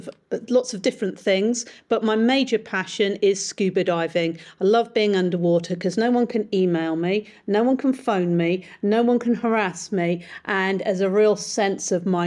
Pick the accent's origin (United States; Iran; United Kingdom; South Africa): United Kingdom; South West England; I am originally from Cornwall, a very proud Cornish girl, 25 miles from Land's End